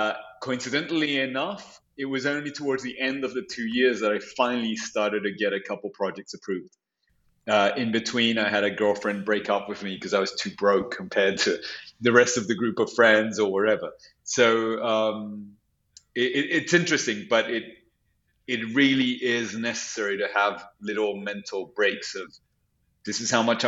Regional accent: London, United Kingdom; also born or lived in Santiago, Chile; I was raised in London

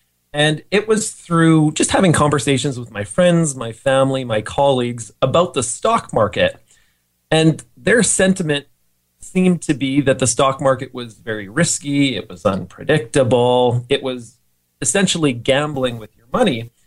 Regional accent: Calgary, Alberta, Canada; I'm from Calgary, Alberta, Canada.

